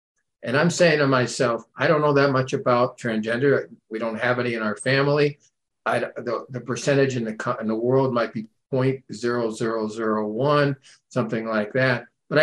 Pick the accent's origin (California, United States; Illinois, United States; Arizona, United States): California, United States; I grew up in Southern California.